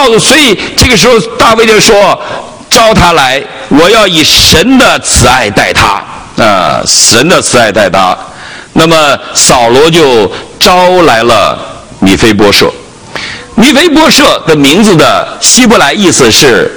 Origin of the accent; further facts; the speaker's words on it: China; 我们好像我们中国人起名都不会这样起